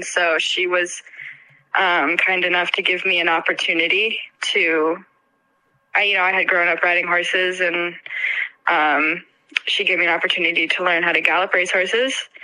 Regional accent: Colorado, United States; Well, I grew up in Colorado. I learned how to gallop race horses in France.

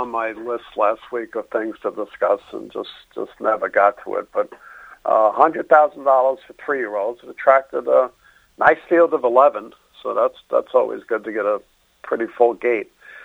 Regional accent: New York, United States; I mean, growing up in New York, I saw a lot of bad stuff, but yeesh.

